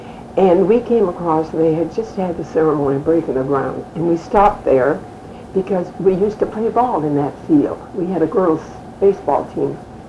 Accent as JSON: {"language": "English", "town": "St. Agathe", "region": "Manitoba", "country": "Canada", "tie": "born there", "said": "I was born in St. Agathe. My folks moved to Edmonton. And all of us, we all went to St. Agathe, every one of us."}